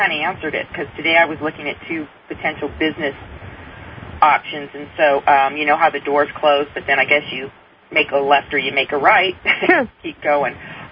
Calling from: San Francisco, California, United States; I'm calling from San Francisco.

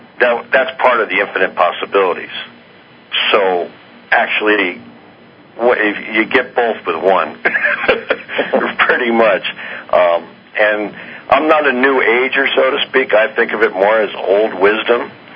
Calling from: Albuquerque, New Mexico, United States; I'm calling from Albuquerque.

